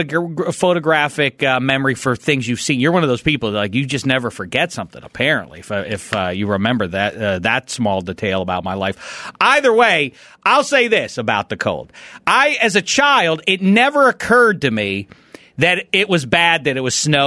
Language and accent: English; Pittsburgh, Pennsylvania, United States; I grew up in Pittsburgh, PA. Have we ever talked about my roots? That's where I grew up.